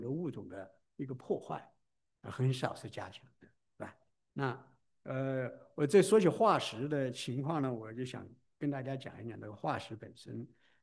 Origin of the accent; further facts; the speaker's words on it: China; 因为我们中国人说，哦，我们在北京那边找到北京猿人了